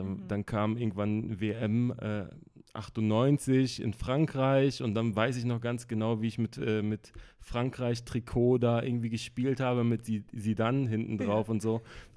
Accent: Berlin, Germany; Ich komme aus Berlin-Kreuzberg, deswegen heißt die EP auch so.

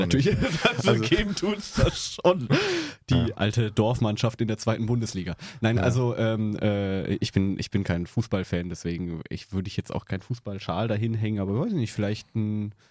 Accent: Paderborn, North Rhine-Westphalia, Germany; Eigentlich komme ich aus Paderborn. Jetzt aber wohne ich in Detmold studientechnisch oder studienbedingt

